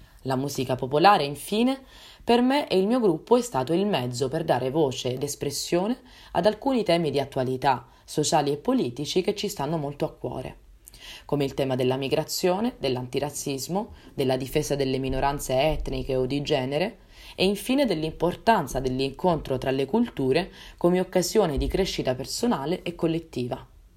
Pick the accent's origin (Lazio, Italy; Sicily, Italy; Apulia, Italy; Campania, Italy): Sicily, Italy; Io sono siciliana e da qualche anno faccio parte come cantante di un gruppo di musica tradizionale del sud Italia.